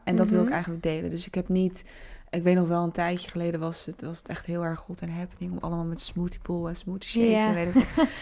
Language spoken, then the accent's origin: Dutch; Suriname; we zijn eigenlijk gewoon Surinaams. Ja. We zijn in Suriname geboren ook. En onze voorouders, dus van mijn moeders kant, komen ze uit Kashmir en Nepal. Mm-hmm. En Noord-India. En van mijn vaders kant komen ze uit Zuid-India. Dus een beetje Chennai, Madras, ongeveer die regio.